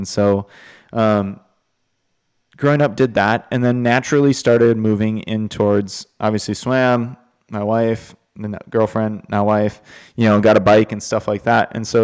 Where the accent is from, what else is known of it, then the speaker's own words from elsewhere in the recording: Minnesota, United States; Growing up in Minnesota, of course, you want to play pond puck.